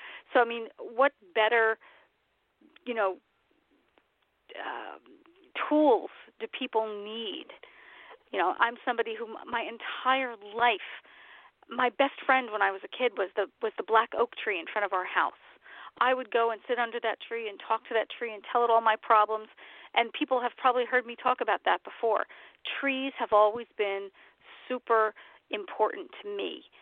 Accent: New York City, New York, United States; And having grown up in New York City, I grew up in Queens, we had trees

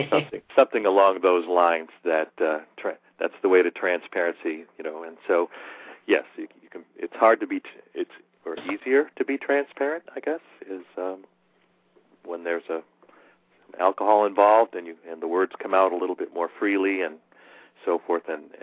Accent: Massachusetts, United States; also born or lived in Washington, D.C.; And now I'm back up where I grew up in Massachusetts, out here on Cape Cod

